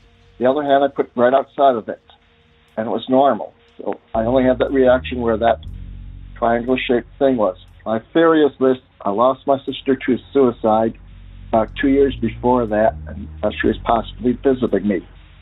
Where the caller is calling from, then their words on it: Tennessee, United States; I'm calling from Tennessee.